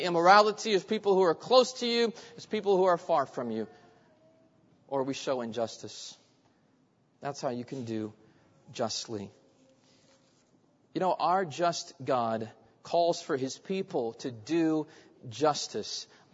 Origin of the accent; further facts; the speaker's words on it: Indianapolis, Indiana, United States; I grew up in Indianapolis, and we lived about, the church where I grew up was about 10 minutes from the racetrack, from the Indy 500.